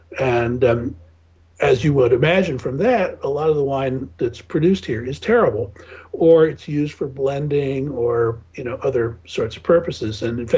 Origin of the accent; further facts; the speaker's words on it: United States; when people know I'm an American, they'll bring a bottle of ketchup to the table.